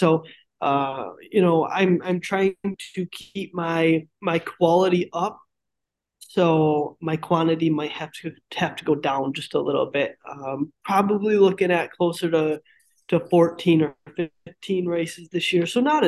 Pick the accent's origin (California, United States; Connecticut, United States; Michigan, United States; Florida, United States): Michigan, United States; Grand Rapids; So I'm from Grand Rapids, Michigan.